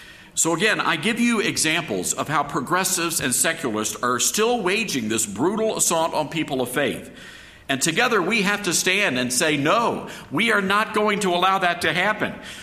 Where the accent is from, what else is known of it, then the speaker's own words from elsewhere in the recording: Memphis, Tennessee, United States; Because, look, I'm from Memphis, Tennessee. Where I come from, everybody's a Baptist in Memphis. Even the Catholics are Baptist in Memphis, Tennessee.